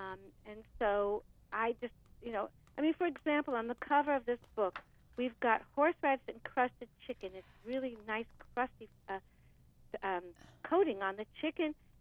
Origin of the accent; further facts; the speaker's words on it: United States; also born or lived in Europe; now in Miami, United States; But I'm from the U.S., okay.